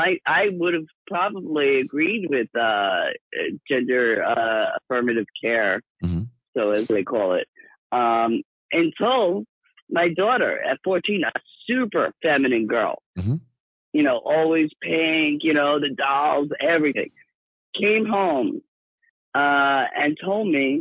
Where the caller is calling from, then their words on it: New York, United States; I am calling from Long Island, New York.